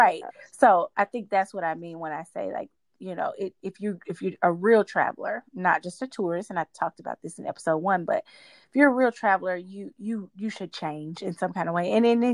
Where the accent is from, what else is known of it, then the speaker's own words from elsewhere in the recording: United States; I definitely still have mine sometimes too. Because I'm still American at the end of the day.